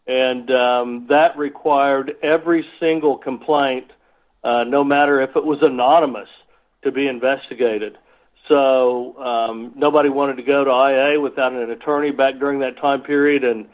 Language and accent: English; Tulsa, Oklahoma, United States; I'm originally from Tulsa, Oklahoma, and I was a police officer here for about 5 years in the early 80s